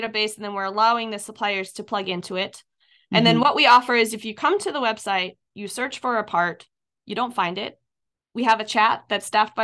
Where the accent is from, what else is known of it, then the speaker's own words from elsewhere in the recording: Iceland; No, I had this time in high school where I went back to, I'm from Iceland originally.